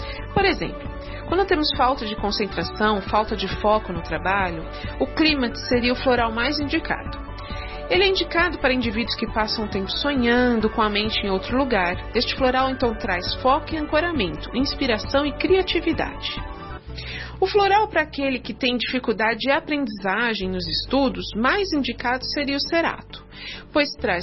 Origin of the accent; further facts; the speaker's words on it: Brazil; Sou brasileira e moro na cidade de São Paulo.